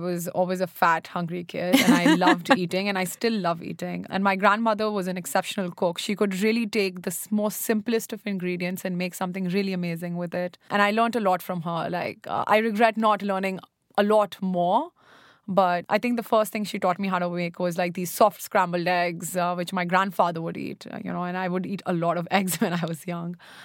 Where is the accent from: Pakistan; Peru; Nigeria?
Pakistan; I'm currently working at 11 Madison Park. I'm from Pakistan